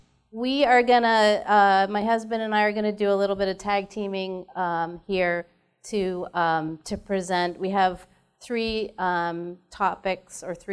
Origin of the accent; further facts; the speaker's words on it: Boston, Massachusetts, United States; I didn't grow up on a farm. I grew up in Boston, Massachusetts, in a very, very urban setting.